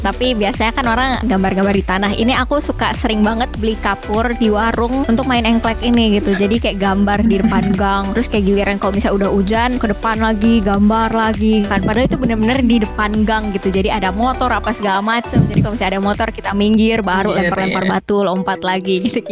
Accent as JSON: {"language": "Indonesian", "town": "East Jakarta", "region": "Jakarta", "country": "Indonesia", "said": "Jadi karena aku anak Jakarta Timur dibanding sama teman-teman aku yang tinggalnya Jakarta Barat, Jakarta Utara"}